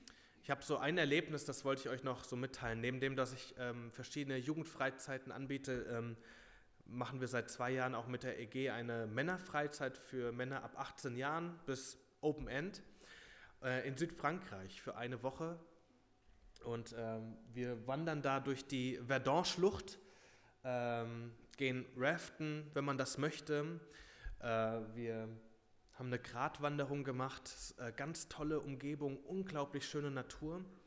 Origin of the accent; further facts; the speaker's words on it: Hüttenberg, Hesse, Germany; komme ursprünglich aus Hüttenberg-Hochelheim